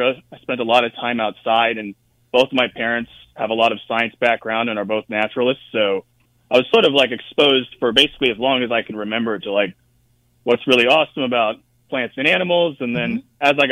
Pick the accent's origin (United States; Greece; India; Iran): United States; Florida; So I grew up in Florida, so we'd spend a lot of time at the beach and at, springs, swamps, et cetera, that were nearby